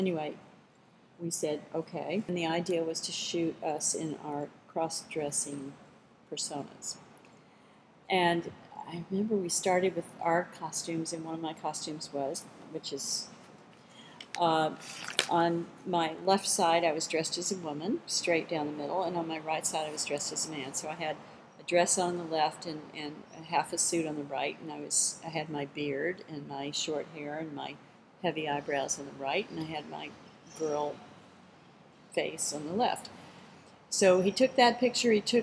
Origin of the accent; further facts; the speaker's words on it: Tennessee, United States; Jack Daniels is part of my life, I think, back in the day, growing up in East Tennessee.